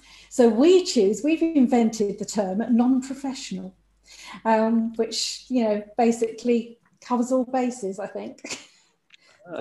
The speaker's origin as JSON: {"language": "English", "region": "London", "country": "United Kingdom", "said": "But I'm a Cockney from the East End"}